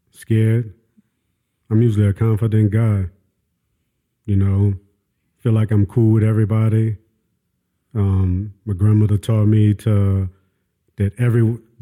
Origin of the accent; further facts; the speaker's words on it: New Orleans, Louisiana, United States; I'm from Louisiana, from New Orleans. I get comfortable with you, that's coming out.